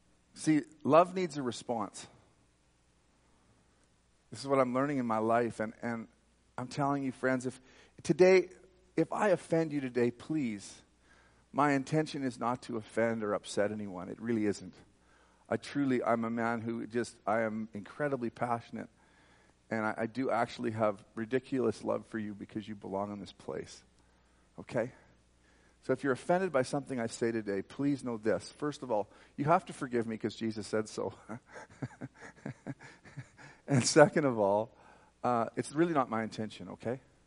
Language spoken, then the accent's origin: English; Alberta, Canada; And you know, I'm from Canada. I'm from like central Alberta, and like we don't have these problems where I live, where I work.